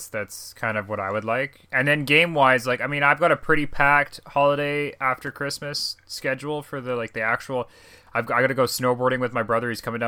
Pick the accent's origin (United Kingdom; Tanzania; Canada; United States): Canada; I'm that Canadian.